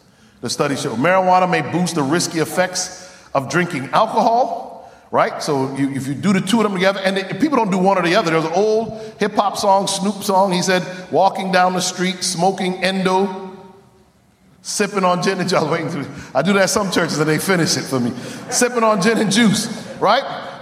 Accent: Connecticut, United States; My family comes from the island of Jamaica, born and raised in Connecticut

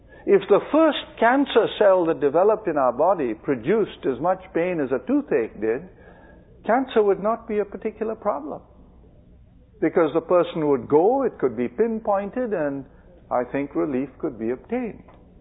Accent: India; and I grew up with it in India

